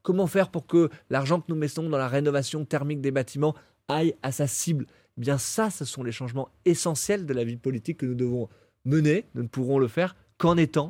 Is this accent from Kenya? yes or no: no; Paris, Île-de-France, France; Je suis parisien, comme tous, amoureux de cette cathédrale.